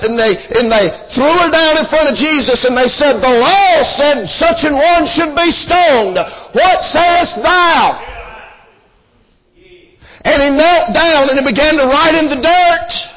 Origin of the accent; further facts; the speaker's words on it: Abbeville, United States; Now, I'm from Abbeville, and you gotta be within slapping distance to kick dust on somebody.